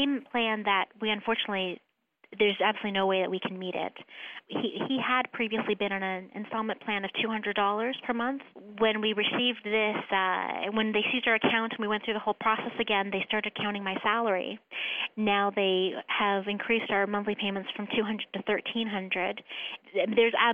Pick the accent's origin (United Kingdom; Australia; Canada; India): Canada; now in United States; Well, I'm also a Canadian citizen.